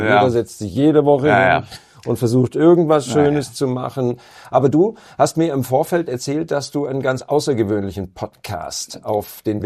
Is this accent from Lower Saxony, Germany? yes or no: no; Rosenheim, Bavaria, Germany; Dann kommst du im November auch in meine Heimat. Du bist in Rosenheim beim Satire-Gipfel.